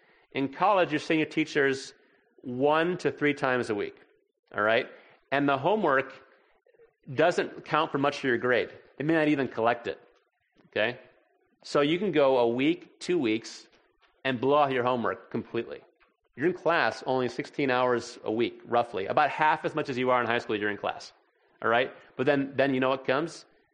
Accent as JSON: {"language": "English", "region": "Illinois", "country": "United States", "tie": "born or raised there", "said": "I grew up in Illinois. A lot of my friends went to Champaign-Urbana."}